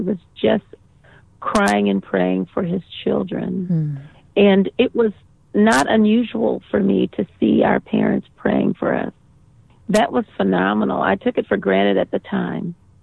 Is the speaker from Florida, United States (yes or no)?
no; Lansing, Michigan, United States; Well, I was born and raised in Lansing. I'm the youngest of 10 children.